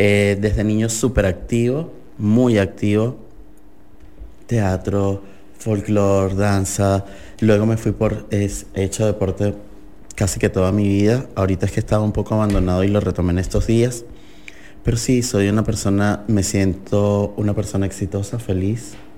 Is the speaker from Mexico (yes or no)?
no; Venezuela; moved away; Bueno, soy venezolano, como por si no lo había notado por el acento.